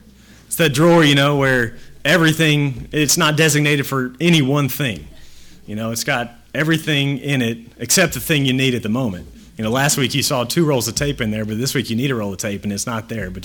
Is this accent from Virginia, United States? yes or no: no; Texas, United States; And, you know, I'm from Texas, so it's halfway expected.